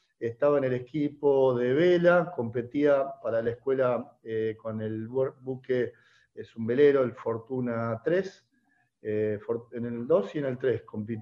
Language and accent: Spanish; San Isidro, Buenos Aires Province, Argentina; Nosotros somos de San Isidro